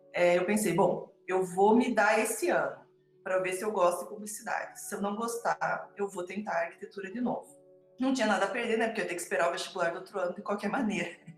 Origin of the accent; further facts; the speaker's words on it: Guarapuava, Paraná, Brazil; Então, como eu sou de Guarapuava